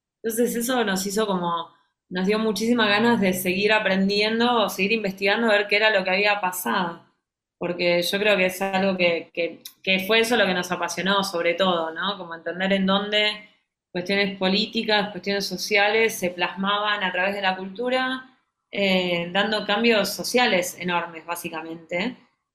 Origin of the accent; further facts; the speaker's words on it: Buenos Aires, Argentina; yo creo que nosotros como porteños que somos ante todo porteños y creo que así nos identificamos